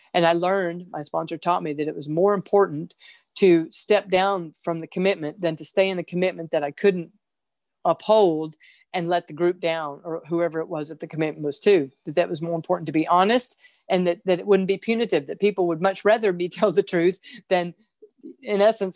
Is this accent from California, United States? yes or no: no; Mississippi, United States; And I grew up in Mississippi, but I started program in Los Angeles.